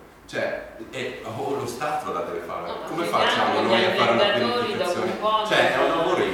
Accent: Friuli-Venezia Giulia, Italy; io vengo dal Friuli, è stato quello del 77, ma non perché noi friulani

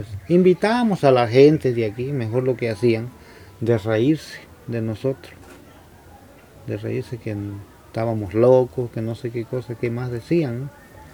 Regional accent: Oaxaca, Mexico; como mexicanos teníamos derecho, pues, a tomar posesión del lugar que fuera, nomás que fuera de nuestro estado

